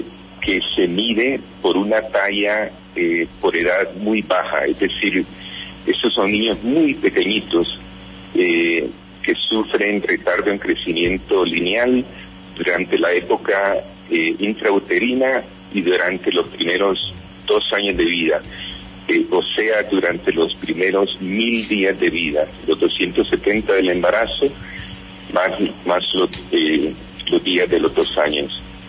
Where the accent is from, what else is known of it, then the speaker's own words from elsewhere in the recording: Honduras; now in Atlanta, United States; Soy hondureño, aunque salí de Honduras hace muchísimo, muchísimo tiempo.